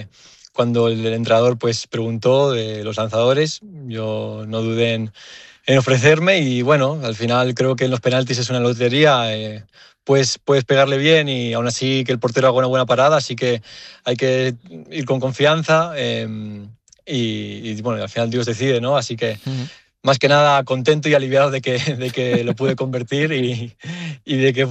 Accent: Barcelona, Catalonia, Spain; accent: Castilian; nací en Barcelona y fue al colegio en Barcelona desde pequeño. Y pues bueno, es lo que pasa, pero al final también las raíces argentinas no se pierden más que, aunque el acento suene diferente.

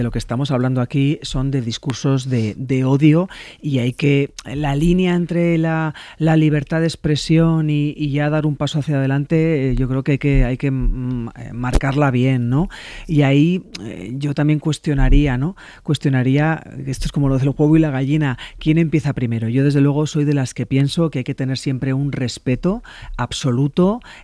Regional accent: Navarre, Spain; es que soy navarra

